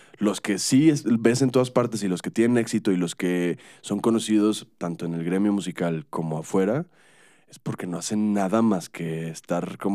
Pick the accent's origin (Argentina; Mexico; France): Mexico; Monterrey, Nuevo León; Es que yo soy de Monterrey, me confundo.